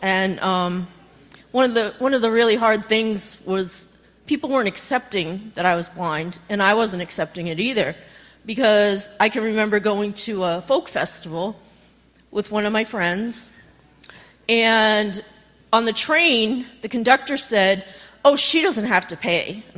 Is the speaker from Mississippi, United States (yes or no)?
no; Massachusetts, United States; I grew up in Massachusetts, north of Boston, and I went to a rehabilitation center outside of Boston for about 16 weeks.